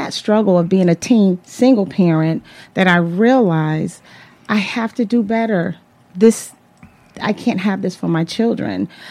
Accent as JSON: {"language": "English", "town": "New Haven", "region": "Connecticut", "country": "United States", "tie": "born or raised there", "said": "I grew up in New Haven, and so there are sometimes when I walk in a home, I know a lot"}